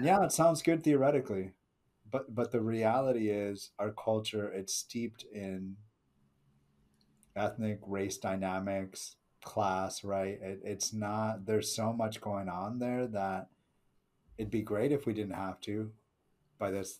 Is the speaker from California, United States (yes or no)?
yes; Simi Valley, California, United States; I grew up in Simi Valley, California, a very not diverse place. So I was code switching for a while.